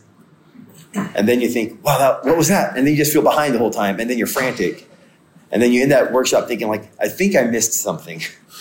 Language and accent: English; Oklahoma, United States; So I grew up mostly in Oklahoma. And then, so part of my leadership journey began there.